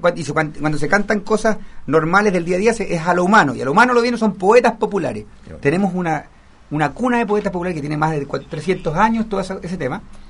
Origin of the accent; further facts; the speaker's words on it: Paine, Santiago Metropolitan Region, Chile; Yo nací allá, nací en Paine, nunca me he movido de allá. Y bien, es bien guasa, es una comuna muy rural.